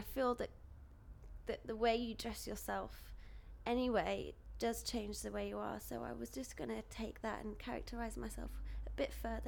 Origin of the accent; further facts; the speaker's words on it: Yorkshire and the Humber, United Kingdom; born there; now in London, United Kingdom; I'm 22 and I was born in North Yorkshire and I now live sort of near London Bridge.